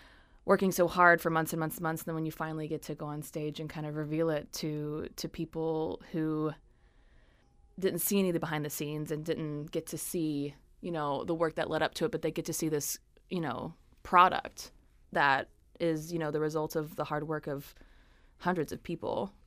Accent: Knoxville, Tennessee, United States; because I'm actually from Knoxville, so I knew I wanted to go back home.

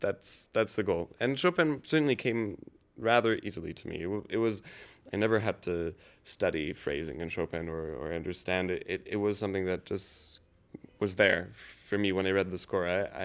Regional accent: Canada; being born in Canada, I've lived there all my life, and I'm very much a Canadian.

